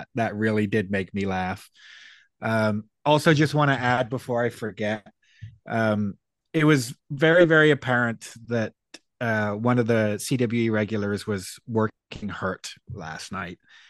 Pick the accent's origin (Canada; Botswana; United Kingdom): United Kingdom; England; as an Englishman